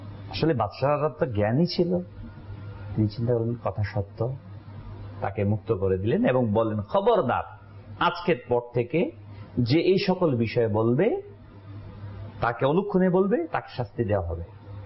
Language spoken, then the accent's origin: Bangla; Munshiganj, Dhaka Division, Bangladesh; এক সময় আমাদের বাড়ি বিক্রমপুর মুন্সিগঞ্জ, সেখানে অমুসলিম হিন্দু অধ্যুষিত ছিল